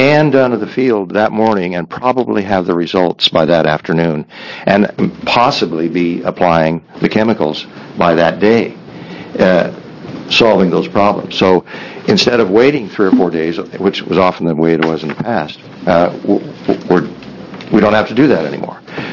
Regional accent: Oregon, United States; I grew up in Malheur County. I've moved to Morrill County in 1978. I've been a resident of Oregon all my life

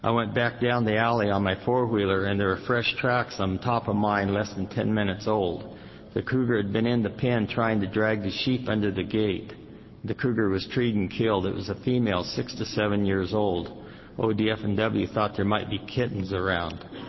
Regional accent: Kimberly, Oregon, United States; I'm a rancher from Kimberly, Oregon.

